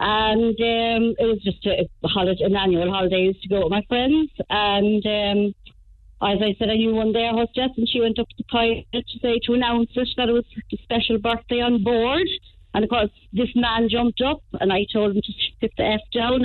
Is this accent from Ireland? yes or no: yes; Dublin, Leinster, Ireland; I'm originally from Dublin.